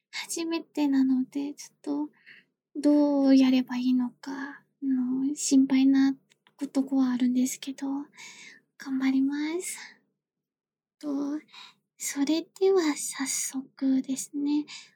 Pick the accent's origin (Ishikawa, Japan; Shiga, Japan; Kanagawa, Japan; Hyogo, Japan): Kanagawa, Japan; 出身地は神奈川です。年齢は24歳で、身長は155センチ、体重48キロです。